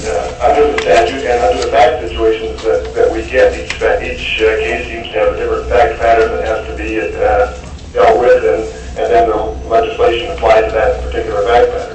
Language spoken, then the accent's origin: English; Fairbanks, Alaska, United States; I'm from Fairbanks.